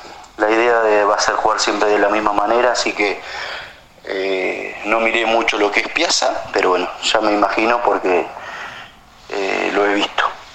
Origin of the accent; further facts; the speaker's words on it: Hinojo, Buenos Aires Province, Argentina; Iba todo a los partidos acá, porque bueno, soy de Hinojo y me gusta los domingos ir a la cancha.